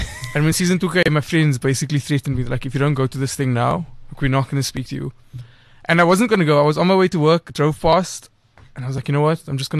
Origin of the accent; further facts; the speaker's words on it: Cape Town, Western Cape, South Africa; So I grew up in Elsie's River in Cape Town.